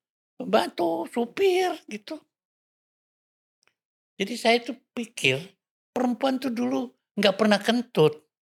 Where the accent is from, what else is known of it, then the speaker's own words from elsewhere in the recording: Java, Indonesia; Ya saya orang Jawa mbak.